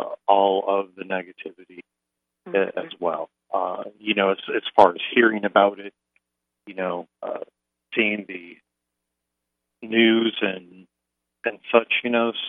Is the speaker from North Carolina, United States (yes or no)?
yes; North Carolina, United States; I am Tuscarora from Robeson County, North Carolina. I am Bear Clan.